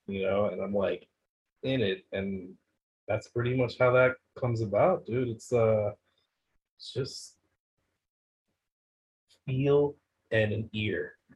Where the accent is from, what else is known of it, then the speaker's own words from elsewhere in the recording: Bronx, New York, United States; hip-hop just naturally, we're from the Bronx, it's just ingrained in us